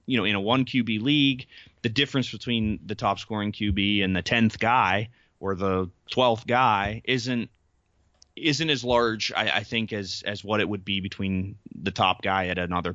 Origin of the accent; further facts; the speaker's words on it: Pennsylvania, United States; I'm from Central Pennsylvania, admittedly